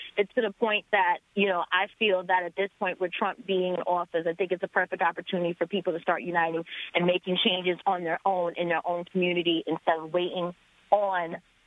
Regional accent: Bronx, New York, United States; now in Connecticut, United States; I live in Connecticut, but I'm originally from the Bronx, New York, and I grew up in a neighborhood that was basically a lot of Irish, Italian people

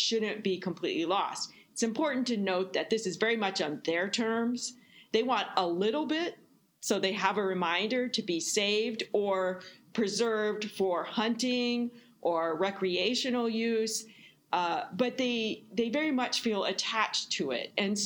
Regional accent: Mitchell, South Dakota, United States; I grew up in Mitchell, South Dakota, and my family, my ancestors were all settler colonials coming to the northern grasslands, to Nebraska and South Dakota.

